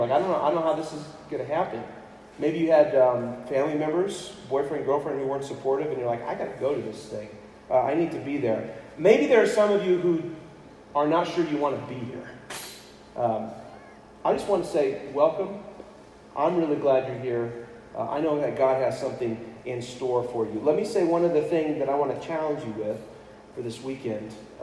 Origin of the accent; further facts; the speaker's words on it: Houston, Texas, United States; also born or lived in California; I'm California born, but I was Texas raised. I grew up in Houston, so not too far away from some of you Eastern New Mexicans.